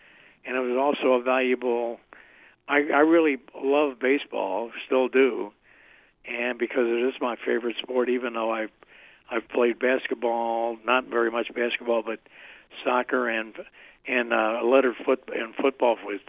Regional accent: Cincinnati, Ohio, United States; Well, baseball was important to me growing up in Cincinnati. I played on the high school team. I lettered twice. We lost the championship game for Cincinnati and when I was a junior

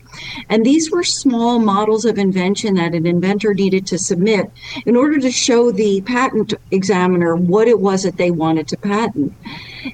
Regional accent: New Jersey, United States; now in Delaware, United States; Well, I am actually a Jersey girl. I was born and raised in New Jersey and came to the University of Delaware and just really fell in love with the state of Delaware.

